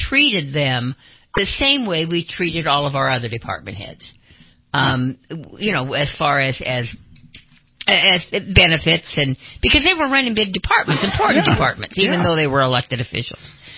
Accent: Idaho, United States; Well, I was born and raised in Idaho

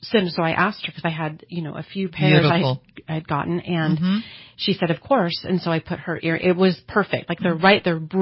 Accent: Shingletown, Pennsylvania, United States; So I'm from Shingletown. So you know Shingletown.

